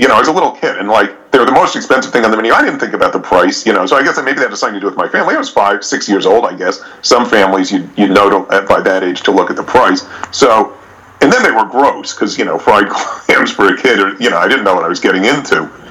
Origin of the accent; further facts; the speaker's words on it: Brooklyn, New York, United States; I grew up in Brooklyn in the 1980s, for God's sakes, but I really tried to reform myself.